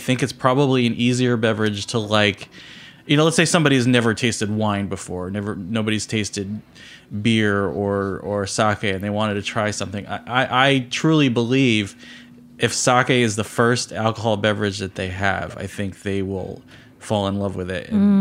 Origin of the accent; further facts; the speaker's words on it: New Jersey, United States; now in Washington, D.C., United States; Well, I mean, I grew up in New Jersey. I lived in, you know, northern New Jersey for most of my life. I lived in Jersey City until about 4 years ago, and now I live in the Washington, D.C. area.